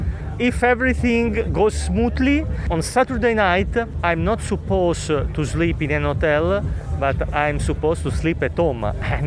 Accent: Naples, Campania, Italy; I eat pizza only in Naples, only in my hometown, because in my opinion, nowhere in the world I can find.

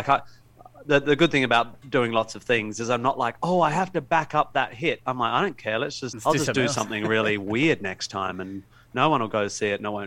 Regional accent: Perth, Western Australia, Australia; also born or lived in Melbourne / London / Laos; I'm in Sydney now. I grew up in Perth, moved to Melbourne, lived in London for many years, lived in LA.

